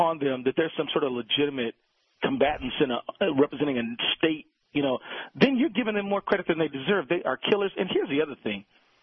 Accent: Minnesota, United States; You know, I'm from Minnesota. We had a bridge fall down a little more than a year ago

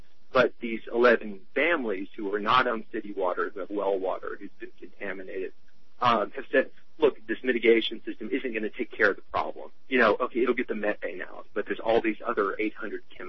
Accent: Appalachia, United States; now in New York, United States; I mean, I'm an Appalachian.

